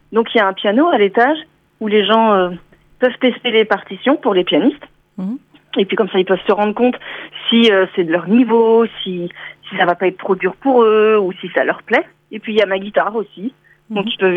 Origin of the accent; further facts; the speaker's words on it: Nantes, Pays de la Loire, France; moi je suis nantaise de souche et puis forcément la vie a fait que je suis partie de Nantes pour le travail, pour les études, etc. Et puis quand j'ai voulu revenir m'installer à Nantes